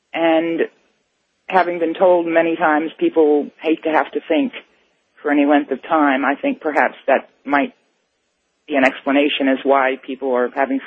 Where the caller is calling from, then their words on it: Baja California, Mexico; I'm calling from Baja, Mexico.